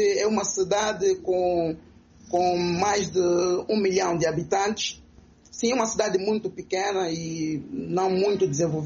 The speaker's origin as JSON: {"language": "Portuguese", "country": "Angola", "moved": "yes", "lives_now": "Russia", "said": "E como angolano"}